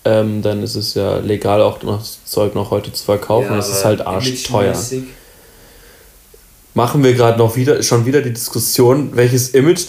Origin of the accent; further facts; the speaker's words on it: Mönchengladbach, North Rhine-Westphalia, Germany; Ich komme hier aus Mönchengladbach.